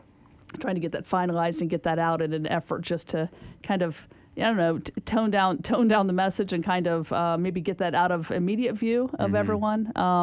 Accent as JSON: {"language": "English", "town": "Athens", "region": "Ohio", "country": "United States", "tie": "born or raised there", "said": "in my hometown of Athens, Ohio, they have rental registries."}